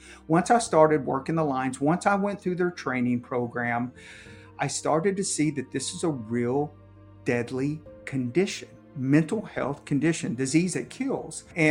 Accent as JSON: {"language": "English", "town": "Dallas", "region": "Texas", "country": "United States", "said": "And Rob, you know I'm from Dallas, Texas, originally."}